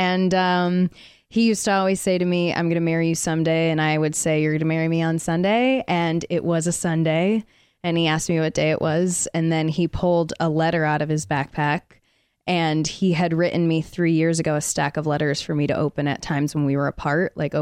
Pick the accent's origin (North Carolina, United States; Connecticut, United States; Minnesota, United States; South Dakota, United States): Connecticut, United States; Connecticut.